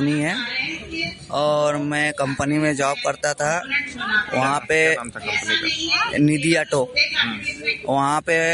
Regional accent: Allahabad, Uttar Pradesh, India; हम यूपी इलाहाबाद रहने वाले हैं।

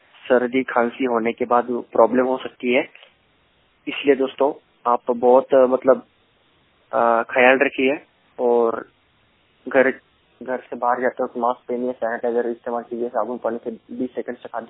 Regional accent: Shrirampur, Maharashtra, India; अभी हमारे गांव यानी कि श्रीरामपुर में इस समय जोरदार बारिश हो रही है।

